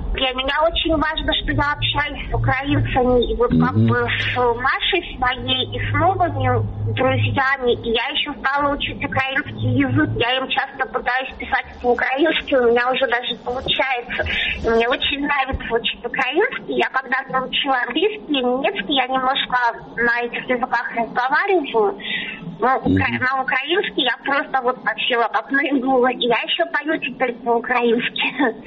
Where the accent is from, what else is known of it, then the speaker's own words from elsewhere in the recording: Russia; что я человек из России